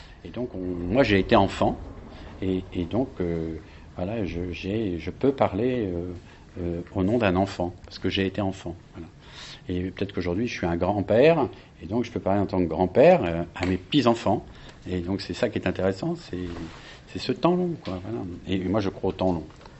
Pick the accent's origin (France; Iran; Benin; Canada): France; comme moi je suis français